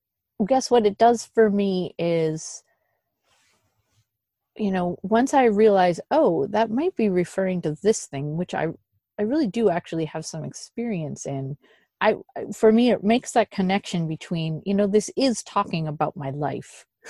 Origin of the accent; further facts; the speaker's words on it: Midwest, United States; I came from the Midwest, you kind of like, even warm family members go